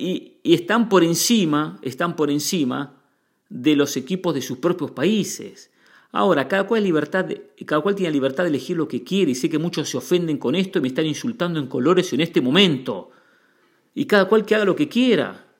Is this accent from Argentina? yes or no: yes; Mar del Plata, Buenos Aires Province, Argentina; born there; independientemente que yo nací en Mar del Plata